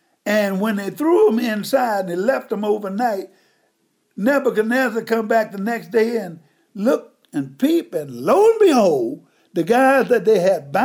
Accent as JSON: {"language": "English", "town": "Byhalia", "region": "Mississippi", "country": "United States", "tie": "born or raised there", "said": "I was born and raised on plantation in Bahia, Mississippi. And if you know where Memphis is, it's about 20 miles, maybe 15 to 20 miles southeast of Memphis, Tennessee."}